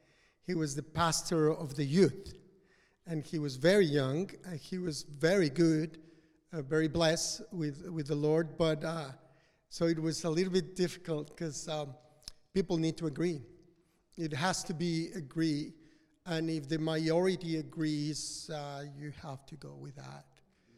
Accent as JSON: {"language": "English", "country": "Mexico", "tie": "born or raised there", "moved": "as an adult", "lives_now": "Australia", "said": "Yes, all of us, all my kids and Erica, we were all born in Mexico, and we came to Australia 14 years ago."}